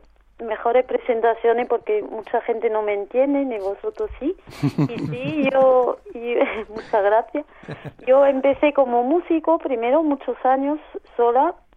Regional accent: southern France, France; Yo nací en sur de Francia, donde me crié con una familia gitana.

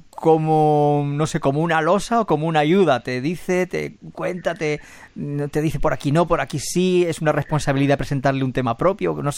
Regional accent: Casasimarro, Castilla-La Mancha, Spain; aunque yo soy de Casas y Marrocuenca

